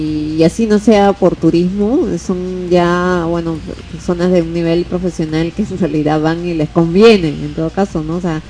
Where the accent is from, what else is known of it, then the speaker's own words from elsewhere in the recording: Peru; Qué felicidad para nosotros como peruanos, ¿no?